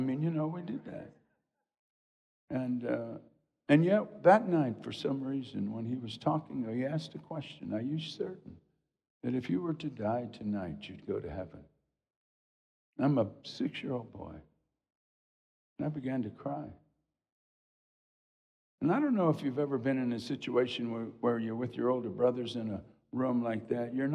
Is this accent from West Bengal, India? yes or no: yes; Kolkata, West Bengal, India; born there; I was born in Calcutta, India. I'm familiar with Hinduism.